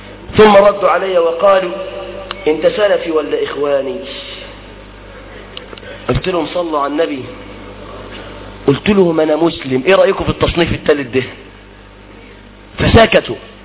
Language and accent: Arabic; Mansoura, Dakahlia, Egypt; ففي أثناء المرور عندنا في المنصورة على مجموعة من الشباب